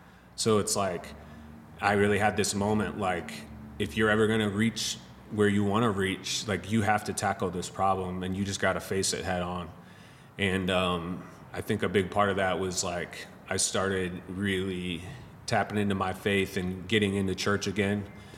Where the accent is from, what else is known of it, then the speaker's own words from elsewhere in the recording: Wentzville, Missouri, United States; Like, I went to where I grew up out in Wentzville.